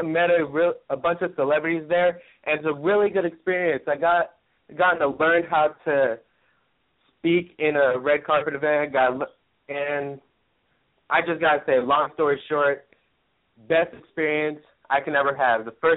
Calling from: California, United States; California.

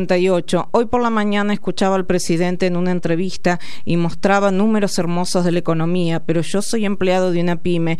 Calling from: Villa Crespo, Buenos Aires, Argentina; Soy de Villa Crespo

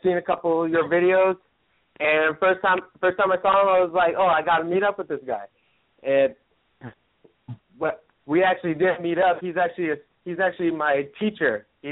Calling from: California, United States; California.

